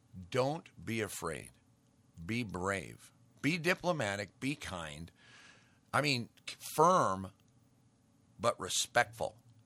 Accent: Great Falls, Montana, United States; But I grew up in Great Falls, Montana, where we had just a minute fraction of the population was black.

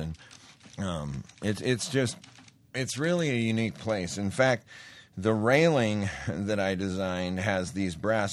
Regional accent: Montana, United States; You're out there. I'm from Montana.

